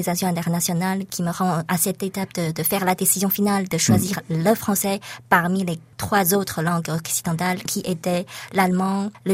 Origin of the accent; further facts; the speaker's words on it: China; now in Canada; je suis une Chinoise francophone.